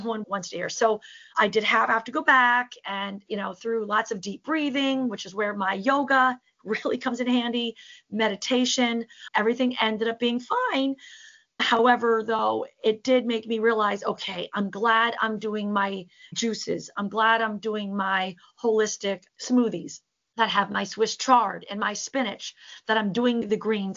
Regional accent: Harrisburg, Pennsylvania, United States; I am from Harrisburg, Pennsylvania.

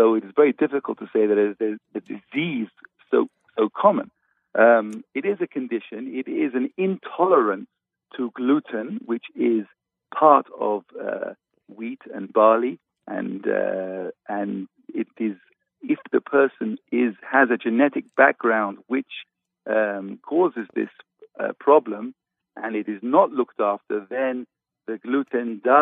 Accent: England, United Kingdom; moved away as an adult; now in Jerusalem, Israel; I was born and trained in England, and we came on Aliyah in 1985.

